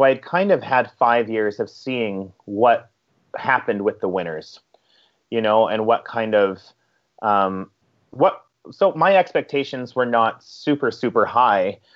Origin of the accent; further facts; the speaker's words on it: Alberta, Canada; I'm from Southern Alberta.